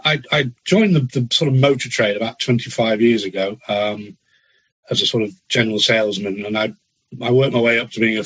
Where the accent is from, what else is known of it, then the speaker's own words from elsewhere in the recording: Yorkshire and the Humber, United Kingdom; also born or lived in Harpenden; but I was born in Harpenden as a young man near just outside London. Moved up to the Yorkshire Dales, where I spent the first 30 years of my life in a sort of bubble of the village life, if you like.